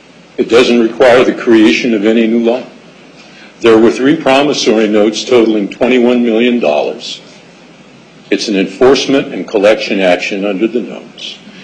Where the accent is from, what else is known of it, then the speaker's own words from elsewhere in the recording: Oregon, United States; Well, I know that because I grew up in Oregon, and I can always tell when there's a visitor